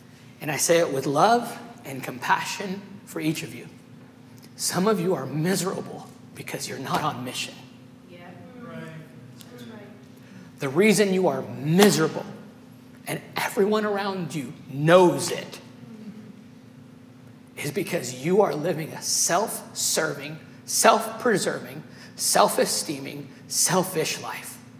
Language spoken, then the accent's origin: English; Rio de Janeiro, Brazil; English is a second language; I was born in Brazil. You know song, …?